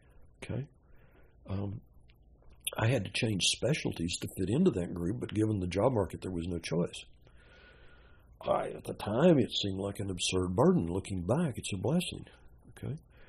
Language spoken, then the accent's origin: English; Texas, United States; accent: Northern Texan; My accent, native accent, is Northern Texan, but I've learned to speak sort of generic Southern. So the people can't knock me for being an outsider. I'm not, okay? My degrees are, my high school is in Texas.